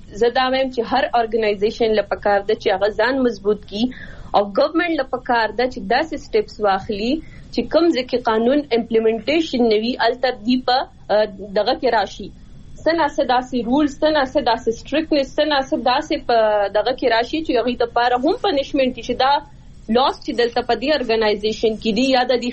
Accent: Swat, Khyber Pakhtunkhwa, Pakistan; زه خپل چونګې د سوات نه يم نو زه خپل د علاقې ولا نه فیمل يم

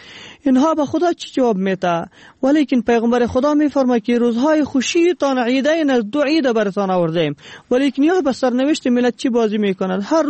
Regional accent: Afghanistan; یک ملت هستیم که از افغانستان هستیم.

